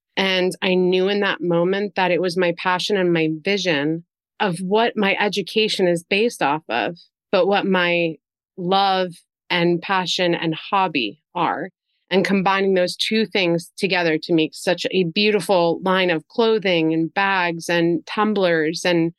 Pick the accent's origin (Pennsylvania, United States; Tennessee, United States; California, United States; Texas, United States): Pennsylvania, United States; even going back to my hometown of Schuylkill County.